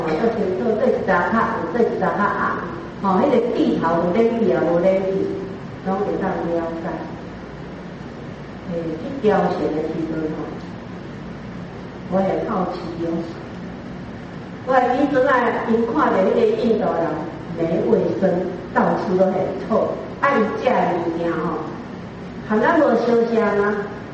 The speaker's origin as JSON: {"language": "Chinese", "region": "Guangdong", "country": "China", "said": "每一个都叫我去翻译呢，不管是山东的、湖北的、哪里的，我较喊我是广东的嘛，请我去翻译。"}